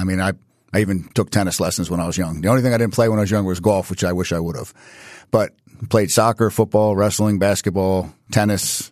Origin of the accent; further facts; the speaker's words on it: New Jersey, United States; We grew up in the Oakcrest area. We were going to go to Oakcrest.